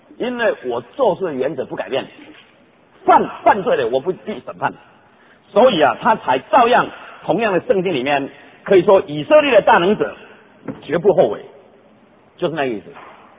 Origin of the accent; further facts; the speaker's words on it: China; 我常常在学校里面跟人家讲说 ，I'm Chinese， 我是中国人。OK，Chinese，中国人。